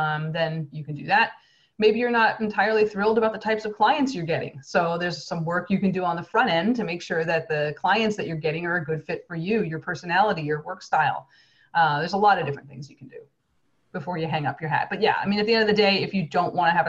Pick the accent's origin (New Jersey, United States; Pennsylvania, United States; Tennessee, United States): New Jersey, United States; it could just be because I'm from New Jersey, but I have a lot of love for The Godfather.